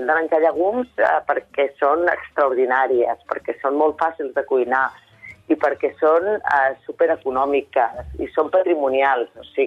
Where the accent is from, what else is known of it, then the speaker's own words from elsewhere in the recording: Catalonia, Spain; Jo soc del Vallès Oriental i allà la mongeta del Ganxet hi ha veneració